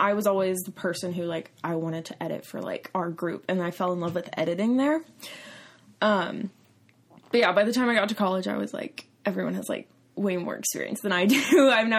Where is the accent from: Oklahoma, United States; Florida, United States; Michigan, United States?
Oklahoma, United States; I feel like, because I'm originally from Oklahoma, and I feel like I've always had an interest in, like, storytelling.